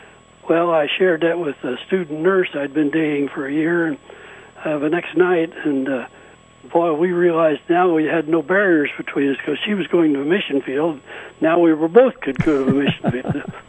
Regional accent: Kokomo, Indiana, United States; led us to a new hospital being built in my hometown of Kokomo, Indiana.

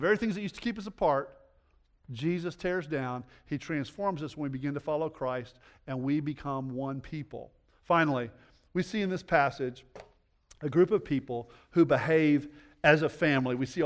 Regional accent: Oak Hill, Texas, United States; Now, I grew up in First Baptist Church, Oak Hill, Texas, right?

